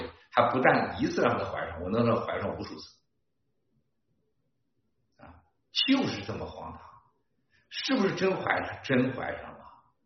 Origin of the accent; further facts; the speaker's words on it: China; 共产党的疯狂将给我们中国人老百姓带来的灾难